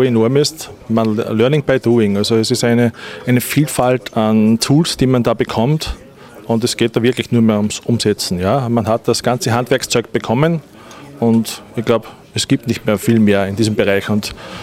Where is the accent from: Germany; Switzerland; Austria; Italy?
Austria; ich komme aus Sachsen, Österreich.